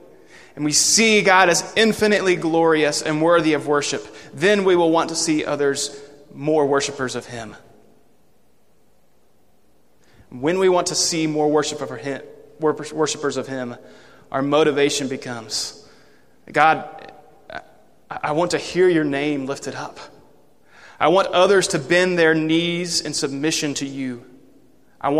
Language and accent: English; Tennessee, United States; I grew up in Tennessee, even though I was a Georgia Bulldog fan